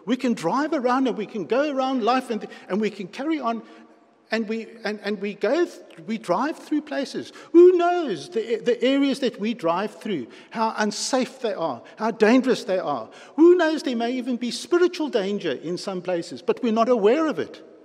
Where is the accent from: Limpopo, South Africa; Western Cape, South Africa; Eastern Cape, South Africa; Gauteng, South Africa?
Western Cape, South Africa; Cape Town; we, especially those of us who are born and bred in the Cape